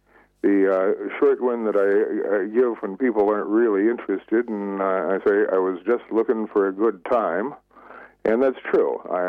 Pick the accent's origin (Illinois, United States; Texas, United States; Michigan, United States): Texas, United States; Amarillo; born there; actually born in Amarillo, Texas.